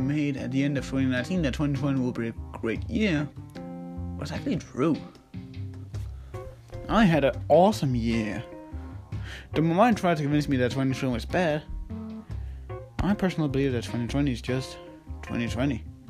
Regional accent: Denmark; accent: Danish; English is a second language; I live in Denmark. Here we use kilometers. Kilometers. But however you pronounce it, I'm pronouncing it with my accent, Danish.

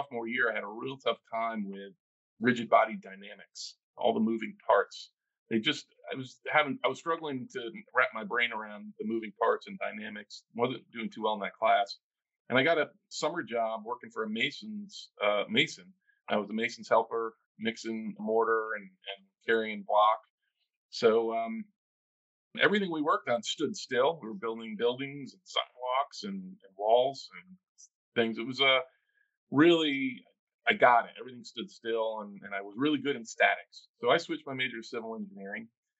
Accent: Saratoga Springs, New York, United States; also born or lived in Olean; Well, I was born up in Western New York, in Olean, New York. My parents went to St. Bonaventure University. My dad moved around a little bit when we were kids, but ultimately when I was in middle school, we settled down in Saratoga Springs, New York

